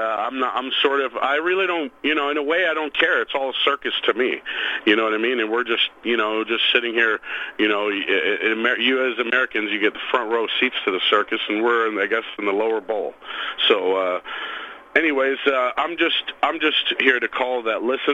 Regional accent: Canada; As citizens, you know, I'm Canadian

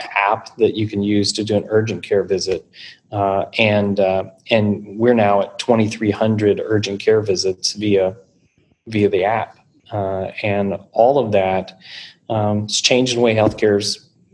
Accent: Indiana, United States; when I came here from Indiana, and in Indiana we had tornadoes.

